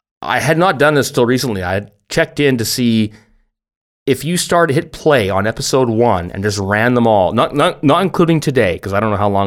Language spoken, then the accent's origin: English; Canada; We go Trans Canada because obviously we're good Canadian kids.